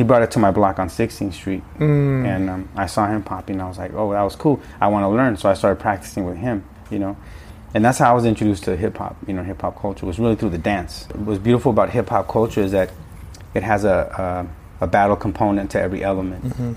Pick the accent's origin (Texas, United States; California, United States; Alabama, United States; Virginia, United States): California, United States; Santa Monica; So for me, growing up on the West Side, especially in Santa Monica's Pico neighborhood, there was a lot of influence.